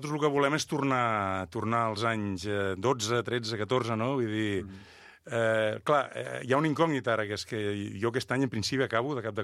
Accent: Salou, Catalonia, Spain; No, i vinc de Salou. Jo per fer un pilar de 4, baixo de Salou i me'n torno. O sigui, faig 100 quilòmetres.

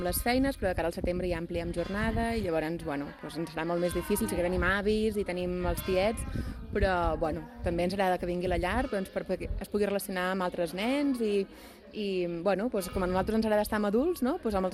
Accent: Vilafranca, Catalonia, Spain; Ens queda molt a prop, som de Vilafranca, sí, sí.

